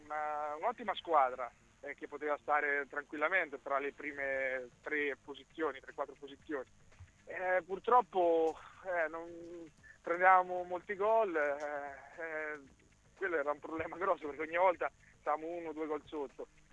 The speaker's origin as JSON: {"language": "Italian", "town": "Ancona", "region": "Marche", "country": "Italy", "said": "sono d'Ancona"}